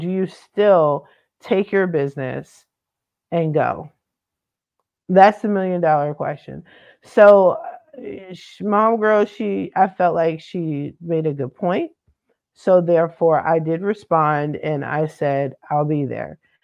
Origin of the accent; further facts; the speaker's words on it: East Coast, United States; I'm not scared of rain. I'm from the East Coast. We got winter, spring, summer, and fall.